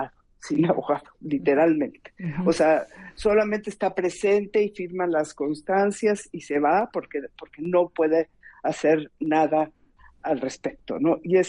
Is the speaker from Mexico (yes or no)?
yes; Mexico; es dolorosísimo verlo en mi país, digamos. Es mucho, muy doloroso verlo en México.